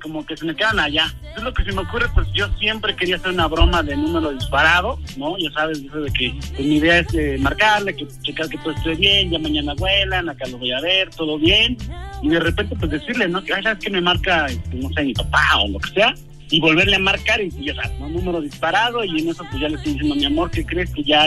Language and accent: Spanish; Monterrey, Nuevo León, Mexico; now in Mexico City, Mexico; Yo soy de Monterrey, yo estoy aquí en la Ciudad de México por trabajo